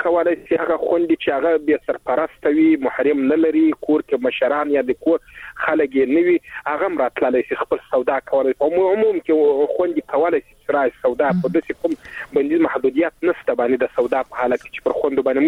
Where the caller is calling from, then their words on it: Helmand, Afghanistan; د هلمند لړۍ کې وله ده